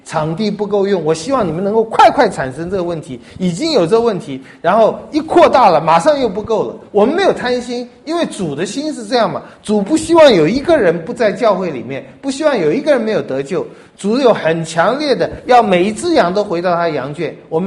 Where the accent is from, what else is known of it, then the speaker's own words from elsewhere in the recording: Taiwan; 我们台湾人商业头脑多好的话